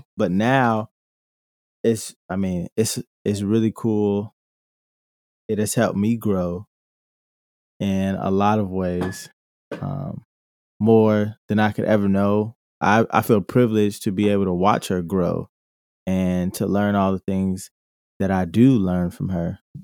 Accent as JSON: {"language": "English", "town": "Dayton", "region": "Ohio", "country": "United States", "tie": "born or raised there", "also_born_or_lived": "Los Angeles / New York", "said": "My wife and I, we used to live in Los Angeles, and we were in New York, and now we're back in my hometown, Dayton, Ohio."}